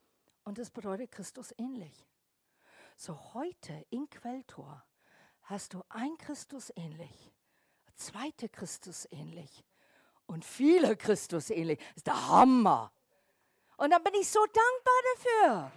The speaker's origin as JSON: {"language": "German", "region": "England", "country": "United Kingdom", "tie": "born or raised there", "also_born_or_lived": "tropics", "said": "weil ich aufgewachsen bin in den Tropen und in England."}